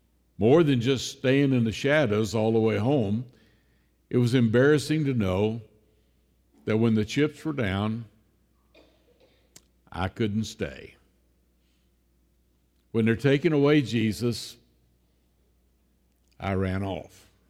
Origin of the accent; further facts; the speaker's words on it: Abilene, Texas, United States; I think about my own youth, growing up in Abilene, Texas.